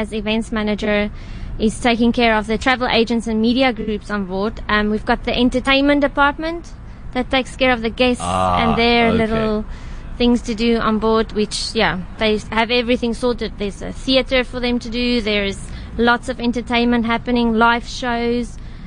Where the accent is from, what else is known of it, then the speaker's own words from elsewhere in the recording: Somerset West, Western Cape, South Africa; No, I'm not. I'm actually from Somerset West, so close to home.